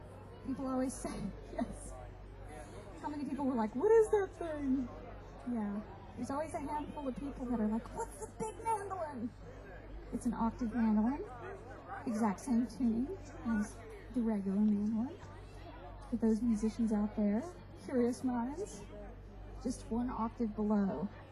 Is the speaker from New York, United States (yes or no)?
no; Tennessee, United States; I grew up in Tennessee, so right here in the mountains, that makes me feel right at home